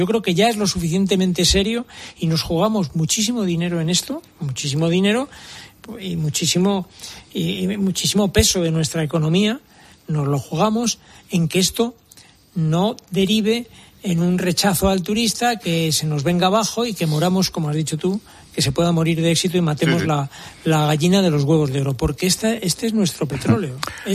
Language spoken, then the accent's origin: Spanish; Madrid, Community of Madrid, Spain; yo como madrileño me siento mal